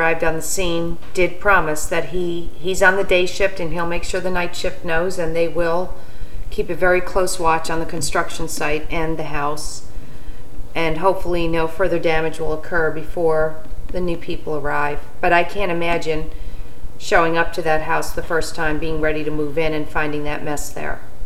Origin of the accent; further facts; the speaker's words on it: New York, United States; We're originally from New York.